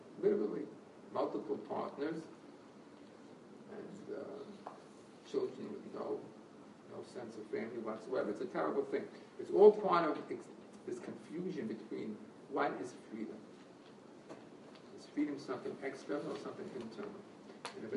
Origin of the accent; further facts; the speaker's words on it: United States; When I grew up in America, marriage is a very, very strong institution.